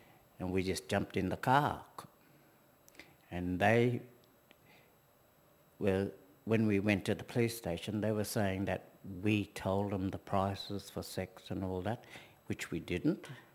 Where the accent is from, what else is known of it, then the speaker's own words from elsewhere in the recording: Northern Territory, Australia; Yeah, well, I grew up in Rubber Creek.